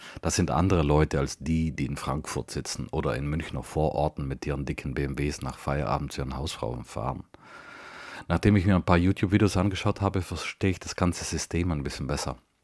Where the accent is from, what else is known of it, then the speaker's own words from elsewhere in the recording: Trentino-Alto Adige, Italy; dass ich als Südtiroler eigentlich ja eh nicht dazugehöre